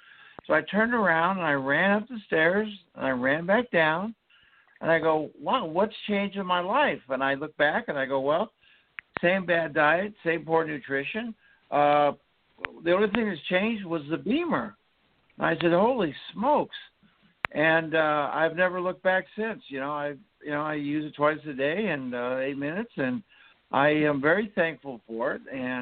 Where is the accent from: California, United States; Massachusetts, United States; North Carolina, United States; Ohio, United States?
North Carolina, United States; Monroe; I'm from Monroe, North Carolina, which is a little bit under Charlotte.